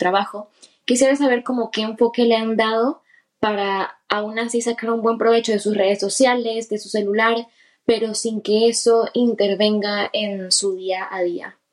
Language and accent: Spanish; Venezuela; now in Spain; un saludo desde España, aunque bueno, yo soy venezolana